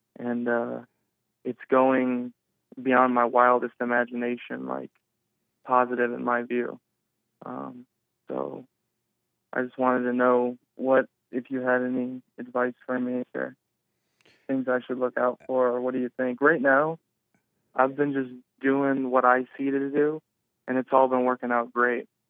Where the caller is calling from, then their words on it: New York, United States; I don't live in California. I'm from New York. And anyways, I'm back in New York now